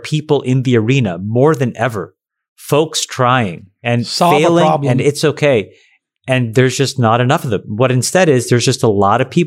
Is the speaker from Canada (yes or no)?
yes; Canada; And there was, it was, and look, I'll say this as a Canadian and a Sri Lankan.